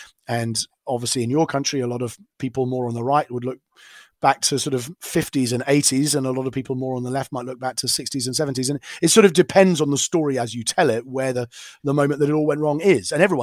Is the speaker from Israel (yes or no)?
no; United Kingdom; I don't share them, being British and being more, you know, probably well to the left in that sense of most Americans anyway, because we have free healthcare, free education, all that. You know, so I'm British